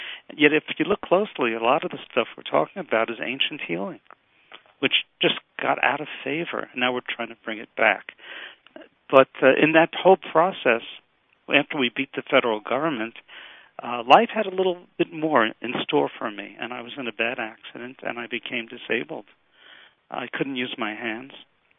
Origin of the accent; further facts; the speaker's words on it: Brooklyn, New York, United States; moved away; I'm from Brooklyn, New York originally. I survived Tilden High School. I went to Brooklyn College, then to University of Miami, and then to Sherman College of Chiropractic. And moved to Pennsylvania in a very bizarre life.